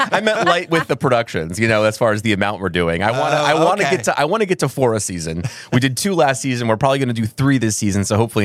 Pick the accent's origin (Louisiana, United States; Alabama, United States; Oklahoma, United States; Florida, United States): Florida, United States; St. Petersburg; that's why I came back to from New York. I wanted this community and I got it